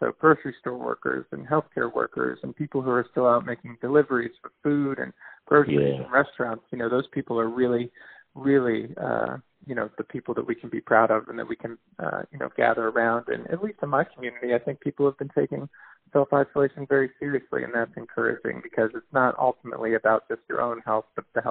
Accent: St. Petersburg, Florida, United States; I got my start at my hometown paper in St. Petersburg, and I really value local news.

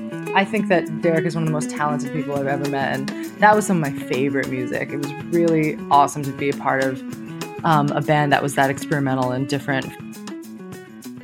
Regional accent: Singapore; now in United States; But I'm from Singapore. My mom and my birth dad are both from there.

